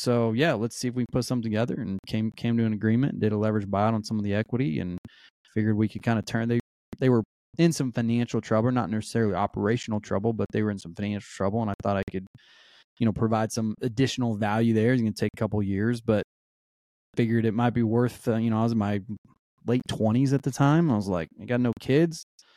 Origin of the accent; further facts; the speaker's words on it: Washington, United States; also born or lived in Houston; I was born in Houston, Texas, raised primarily in Eastern Washington.